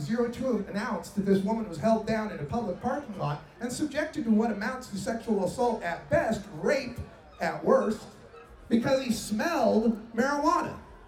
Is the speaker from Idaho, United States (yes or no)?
yes; Boise, Idaho, United States; now in Portland, United States; I'm from Portland right now, but I'm originally from Boise, Idaho. Not a real fun place to be a stoner, let me assure you.